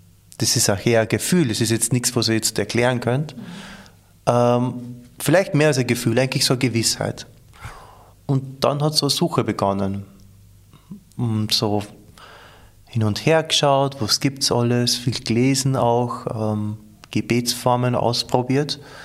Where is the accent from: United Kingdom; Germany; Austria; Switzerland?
Austria; Upper Austria; ich komme aus dem Oberösterreich, so aus dem Land, im Sauwald nennen wir die Gegend. Glansdorf, 2000 Einwohner, wo es in der Zeit, wie ich aufgewachsen bin, wirklich so war, dass eh nur quasi jeder katholisch war.